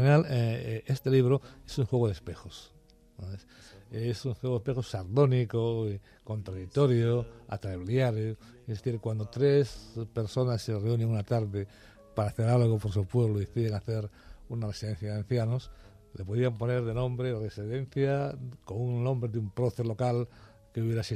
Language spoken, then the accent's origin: Spanish; Viveiro, Galicia, Spain; yo nací en un pueblo de la orilla del mar, un pueblo gallego, Viveiro, que es Vilaponte en el libro, es mi ciudad de referencia, mi pueblo amado